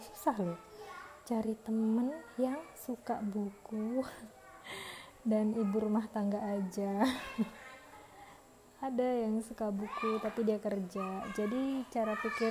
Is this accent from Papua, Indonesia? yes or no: no; Jakarta, Indonesia; also born or lived in Malang; Aku itu dari kecil tinggal di Jakarta, habis itu tinggal di Malang, tinggal di Jakarta 12 tahun, tinggal di Malang 4 tahun, habis itu kerja pindah-pindah.